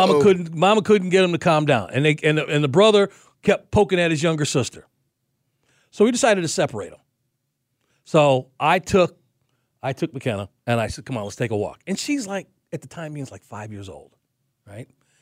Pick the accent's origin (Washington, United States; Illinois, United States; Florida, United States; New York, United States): Illinois, United States; Chicago; the kids as since we've been together is regularly go up to Chicago, right? And I show them around my hometown.